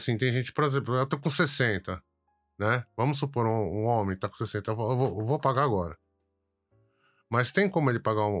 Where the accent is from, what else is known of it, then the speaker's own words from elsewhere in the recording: Brazil; now in Japan; porque nós somos brasileiros, né? Então, já o japonês não tem como, né?